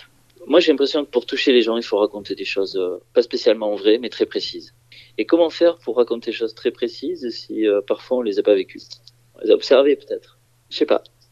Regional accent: Marseille, Provence-Alpes-Côte d'Azur, France; born there; mon père est d'origine arménienne, ma mère est d'origine espagnole. Je suis né à Marseille

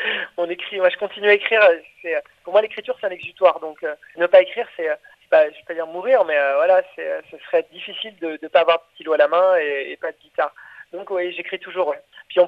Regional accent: Angoulême, Nouvelle-Aquitaine, France; Nous, on est originaire d'Angoulême en Charente.

